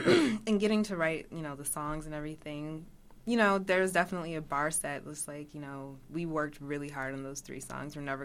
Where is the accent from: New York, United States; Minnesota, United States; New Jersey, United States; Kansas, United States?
Minnesota, United States; Minneapolis; I know a lot of people assume that we've always known … because we're from Minneapolis.